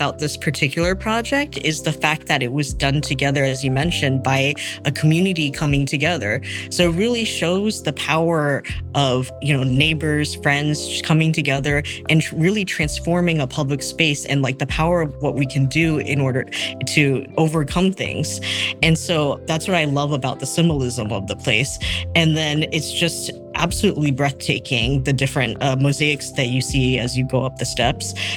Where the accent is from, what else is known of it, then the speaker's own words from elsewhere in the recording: United States; Growing up in America, I primarily speak English.